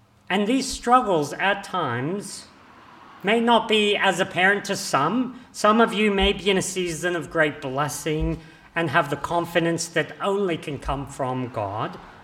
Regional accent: Papua New Guinea; some of you might recall that I grew up in Papua New Guinea, and as a teenager, I had the opportunity to climb the tallest mountain in PNG.

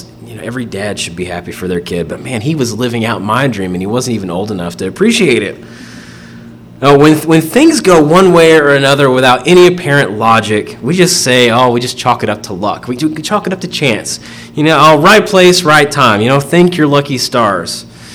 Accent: the South, United States; It's just I grew up in the South at the heyday of the Atlanta Braves, and that's what I wanted to do.

